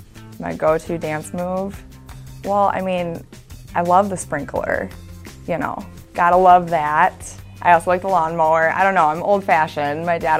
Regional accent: Eden Prairie, Minnesota, United States; and I'm from Eden Prairie.

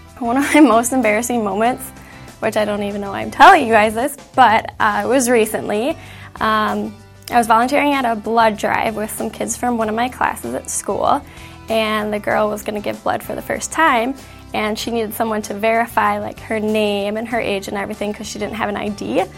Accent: Savage, Minnesota, United States; I'm from Savage, and I've been on the Minnesota Vikings cheerleaders for 3 years now.

